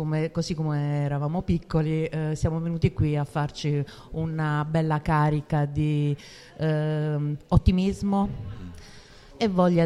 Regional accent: Taranto, Apulia, Italy; Vengo da Taranto, 3 giorni di libertà vigilata

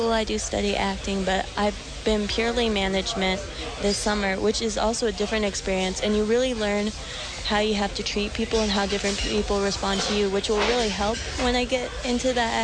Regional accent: Washington, United States; No, I'm actually from Washington.

